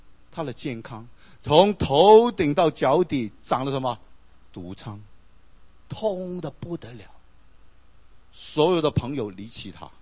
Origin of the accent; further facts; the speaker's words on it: China; 特别这个忍耐，这个忍字，我们中国人描写的最好